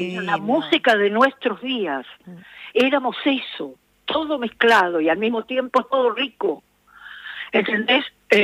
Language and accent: Spanish; Argentina; soy una cantautora argentina